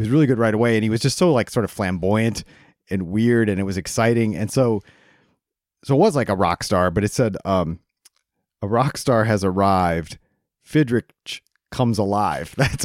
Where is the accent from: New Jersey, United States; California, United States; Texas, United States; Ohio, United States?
Ohio, United States; Toledo; And for a kid myself growing up in Toledo and the Tigers being my team